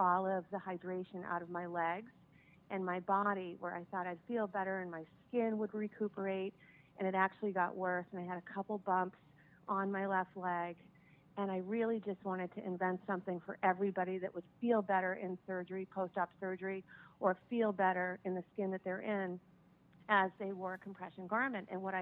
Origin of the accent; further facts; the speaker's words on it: Massachusetts, United States; now in Sudbury, United States; So I'm from Western Massachusetts. I live in Sudbury, Massachusetts.